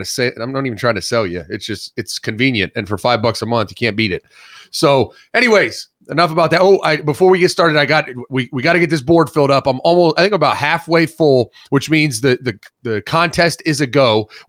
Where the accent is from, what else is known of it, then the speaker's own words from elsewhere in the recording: Ohio, United States; I'm from Ohio, that people in Ohio and Midwesterners are actually the only people that don't have accents.